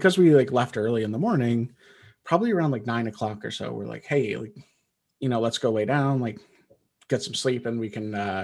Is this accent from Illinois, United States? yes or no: no; Wisconsin, United States; And I grew up in Wisconsin. I know what a frozen lock feels like.